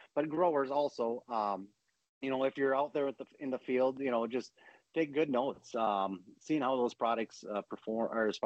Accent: Madison, Minnesota, United States; I'm from Western Minnesota, Lacaparle County, small town of Madison, Minnesota. Grew up on a small dairy farm there.

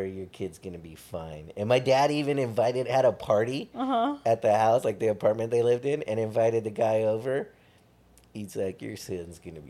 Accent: Torrance, California, United States; of course I'll jump off this bridge because I grew up like in Torrance.

